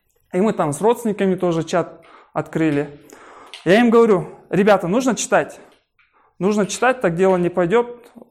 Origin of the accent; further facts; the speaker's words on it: Taraz, Jambyl Region, Kazakhstan; я сам вообще родом из Тараза, и домой приезжал очень редко, где-то раз, наверное, в год.